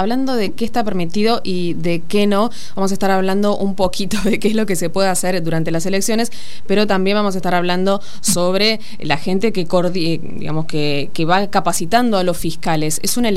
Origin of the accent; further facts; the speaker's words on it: Olavarría, Buenos Aires Province, Argentina; Yo vengo de La Barría, que tiene su propio arroyo, el arroyo Tapalqué